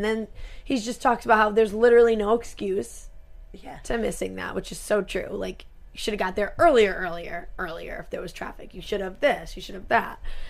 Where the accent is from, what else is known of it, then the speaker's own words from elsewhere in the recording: Rhode Island, United States; We're from Rhode Island, just so you all know.